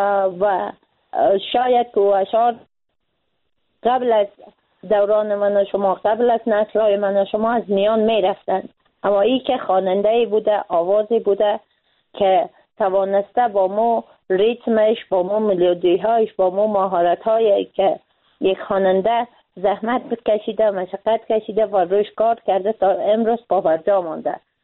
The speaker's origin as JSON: {"language": "Persian", "country": "Afghanistan", "said": "به عنوان یک انسان، به عنوان یک مسلمان به عنوان یک فعال اجتماعی و به عنوان یک افغان"}